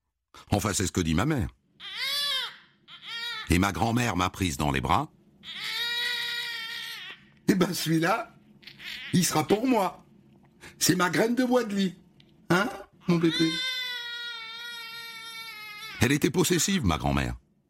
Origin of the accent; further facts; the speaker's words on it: Amiens, Hauts-de-France, France; je ne suis pas né à Montmartre, je suis Picard. C'est pour ça qu'il y a des flamiches en entrée dans mes menus. Je suis né à deux pas de la gare d'Amiens, dans une maison en briques rouges, avec un petit jardin derrière. La maison de mes grands-parents.